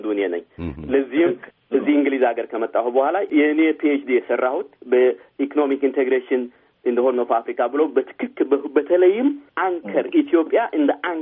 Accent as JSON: {"language": "Amharic", "town": "Keren", "region": "Anseba", "country": "Eritrea", "tie": "born or raised there", "said": "እኔ በዛው ጦርነት ጊዜ ተወልጄ በዛ ጦርነት ጊዜ ያደግኩ ሰው ነኝ። እኔ ያደግኩበት አካባቢ ብዙ ጊዜ እኔ የኖርኩበት ከረን የሚባል አካባቢ ነው።"}